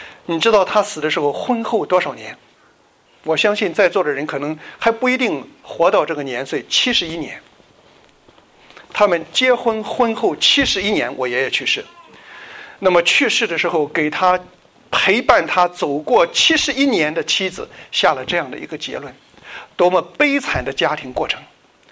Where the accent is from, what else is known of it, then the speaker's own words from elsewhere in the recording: China; 我们中国人知道这个叫做回光返照啊